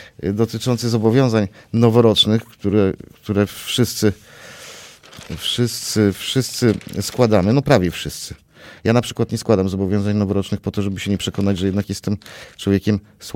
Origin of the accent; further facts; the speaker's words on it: Warsaw, Masovian Voivodeship, Poland; tak naprawdę jestem warszawiakiem